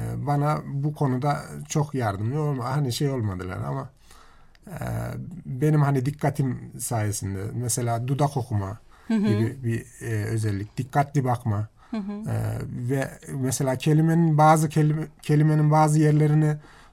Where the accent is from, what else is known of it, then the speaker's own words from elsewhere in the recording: Ankara, Turkey; also born or lived in Aydıncık, Yozgat; Ben 1977 Yozgat Aydıncık doğumluyum. Küçük yaşta Ankara'ya gelip yerleşmişiz.